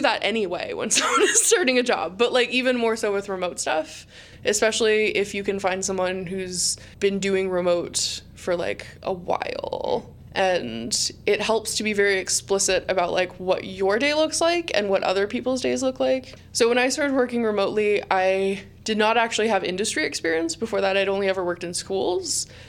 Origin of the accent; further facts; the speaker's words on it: Houston, Texas, United States; now in Portland, United States; I'm originally from Houston